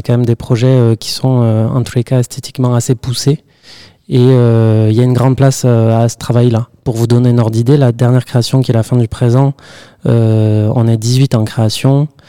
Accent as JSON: {"language": "French", "town": "Agen", "region": "Nouvelle-Aquitaine", "country": "France", "tie": "born there", "also_born_or_lived": "Lyon / Paris", "said": "Je suis né à Agen."}